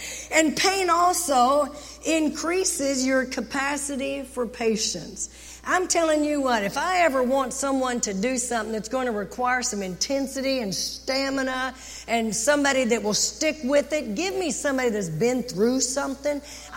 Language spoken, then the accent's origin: English; Texas, United States; I mean, we're from Texas. Yes, we've been thirsty. It gets hot and we get thirsty.